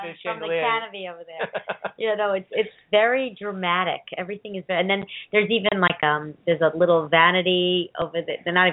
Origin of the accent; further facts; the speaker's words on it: Brooklyn, New York, United States; when I was growing up in Brooklyn, my parents had a couch like this.